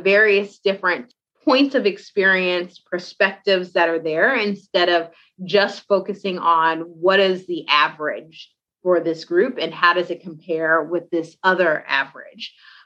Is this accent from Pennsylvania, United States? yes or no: no; Cambridge, Massachusetts, United States; I grew up in Cambridge, Massachusetts. So I think that's also why a lot of times my neighborhood kind of ends up in books.